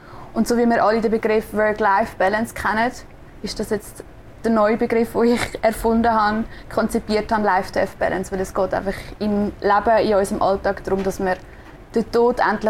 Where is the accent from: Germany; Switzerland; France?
Switzerland; accent: Swiss German; Und wenn ich halt auf Schweizerdeutsch spreche, dann spreche ich viel direkter aus dem Herz.